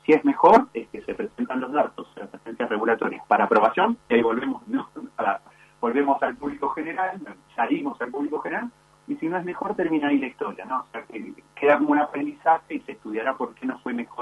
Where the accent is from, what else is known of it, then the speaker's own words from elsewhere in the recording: Argentina; la aspiración que tiene uno como argentino